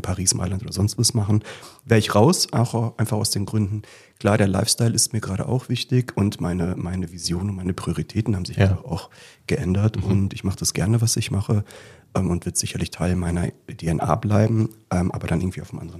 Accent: North Rhine-Westphalia, Germany; born there; Ich bin ganz unprätentiös in Nordrhein-Westfalen im Sauerland auf die Welt gekommen.

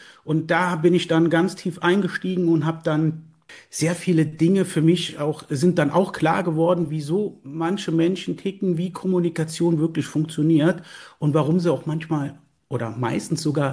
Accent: Schalkenmehren, Rhineland-Palatinate, Germany; ich komme hier aus der wunderschönen Vulkaneifel, aus Schalkenmähren, dem zweitschönsten Ort in der Vulkaneifel.

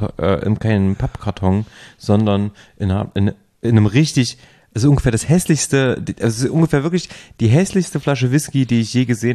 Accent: Thuringia, Germany; in meiner Heimatregion in der Nähe von Jena heute Nacht 70 Liter pro Quadratmeter geregnet

